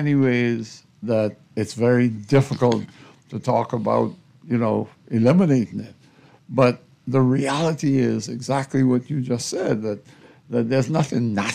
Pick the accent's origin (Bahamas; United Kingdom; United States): Bahamas; Bain Town, New Providence; I was born in New Providence. I was born in Grantstown, actually, right behind the Grantstown Post Office.